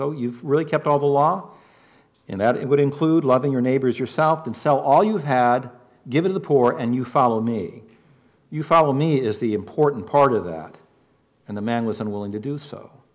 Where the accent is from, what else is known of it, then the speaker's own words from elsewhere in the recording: California, United States; Me being a Californian, I got out here just in time to miss the nastiest ones you got.